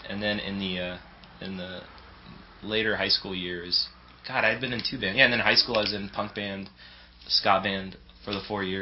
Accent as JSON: {"language": "English", "town": "Los Angeles", "region": "California", "country": "United States", "tie": "born or raised there", "said": "I grew up. I grew up in West Side and Los Angeles. But I went to high school in the Valley."}